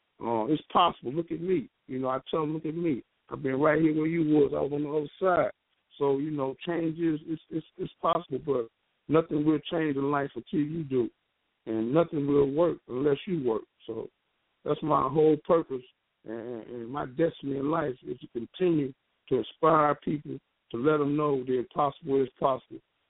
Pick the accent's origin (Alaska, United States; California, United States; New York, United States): California, United States; South San Francisco; I grew up in South San Francisco with pools in the backyard